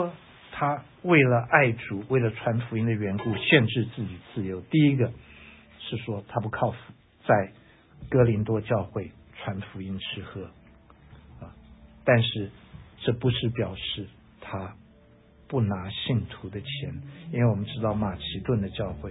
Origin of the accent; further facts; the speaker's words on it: Taiwan; 因为我们台湾人不太感恩啊